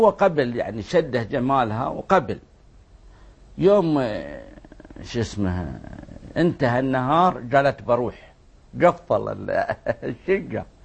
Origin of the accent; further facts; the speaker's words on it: Saudi Arabia; عندنا في المملكة العربية السعودية